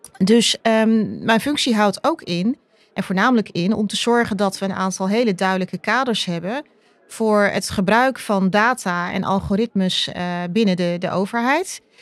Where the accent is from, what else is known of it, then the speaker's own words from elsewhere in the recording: Amsterdam, North Holland, Netherlands; born there; Mijn geboortestad, dus ook heel leuk dat de podcast in Amsterdam wordt opgenomen.